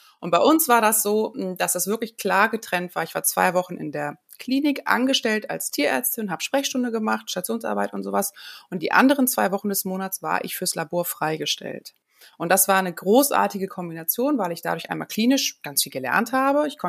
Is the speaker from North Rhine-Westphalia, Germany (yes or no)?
yes; Bonn, North Rhine-Westphalia, Germany; bin in der Zwischenzeit von Hannover zurück in meine Heimatstadt nach Bonn gezogen.